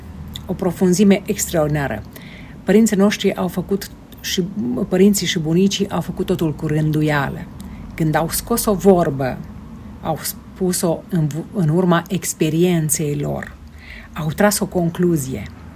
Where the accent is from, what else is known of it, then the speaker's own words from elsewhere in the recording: Transylvania, Romania; accent: Transylvanian; Mergeam la București și vorbeam în graiul meu ardelenesc și mă întrebeau ce ai zis.